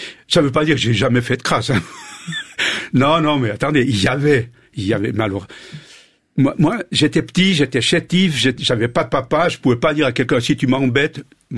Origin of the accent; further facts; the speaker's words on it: Fribourg, Switzerland; Moi, je suis fribourgeois, mais je suis pas.